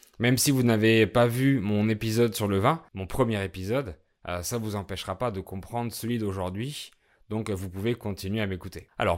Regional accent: France; je suis français, polyglotte et professeur de français

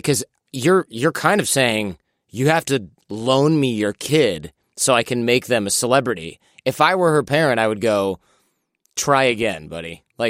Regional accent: Michigan, United States; I grew up in Michigan.

